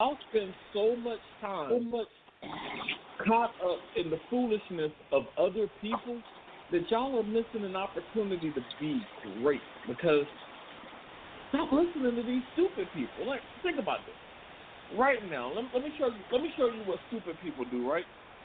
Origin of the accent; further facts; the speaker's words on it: Southern United States, United States; I want to say this because I'm from the South.